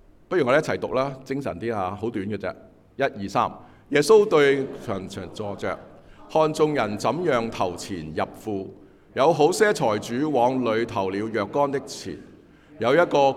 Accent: China; 跟我們中國人一樣，就不想被人知道的

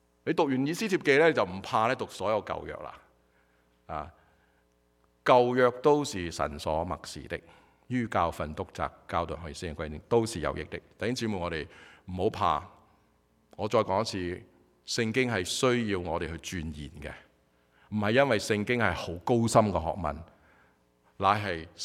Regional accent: China; 大家知道外国人咧唔系好似我哋中国人咁怕丑吓

